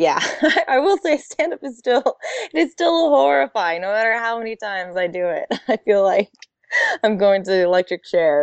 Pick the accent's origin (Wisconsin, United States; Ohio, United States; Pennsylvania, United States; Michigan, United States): Michigan, United States; Yeah. Well, I grew up in Michigan.